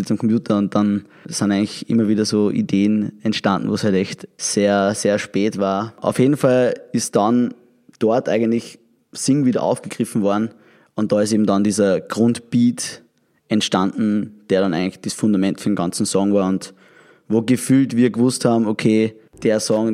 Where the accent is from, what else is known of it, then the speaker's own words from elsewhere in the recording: Austria; es ist eher so wie vieles bei uns in Österreich, was vielleicht Kulturgut oder mit Tradition verbunden ist